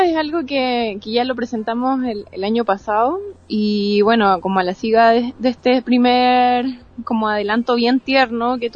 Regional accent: Chile; vienen de nuestra jerga chilena, por ejemplo, que tienen otros significados, no solamente para nosotros como chilenos

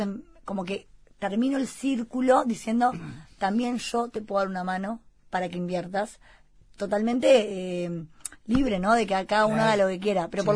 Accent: Montevideo, Uruguay; Soy acá de la City.

